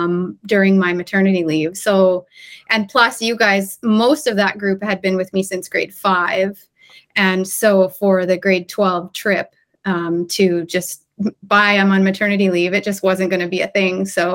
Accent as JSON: {"language": "English", "town": "Saskatoon", "region": "Saskatchewan", "country": "Canada", "tie": "born or raised there", "said": "Saskatoon."}